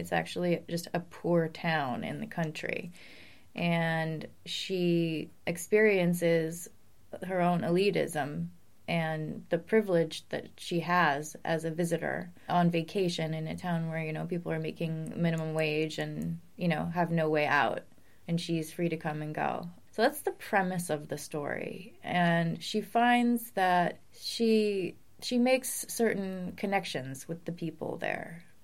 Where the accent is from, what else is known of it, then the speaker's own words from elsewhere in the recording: New England, United States; And growing up in New England, like, there were different zones that I experienced.